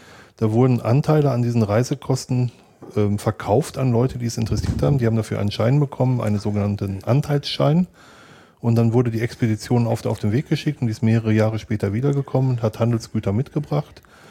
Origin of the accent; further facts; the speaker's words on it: North Rhine-Westphalia, Germany; Ich komme aus dem Ruhrgebiet